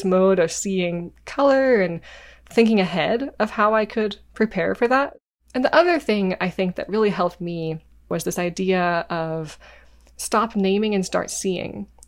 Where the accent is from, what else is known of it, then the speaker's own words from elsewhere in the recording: Washington, United States; And I'm from Washington. I live in the Pacific Northwest.